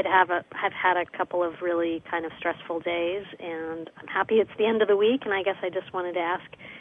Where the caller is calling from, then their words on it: New York City, New York, United States; I'm calling from New York City.